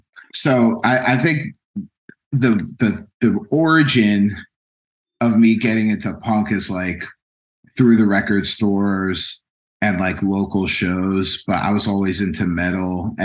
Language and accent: English; Lehigh Valley, Pennsylvania, United States; And he was like, I knew him from my hometown, Lehigh Valley.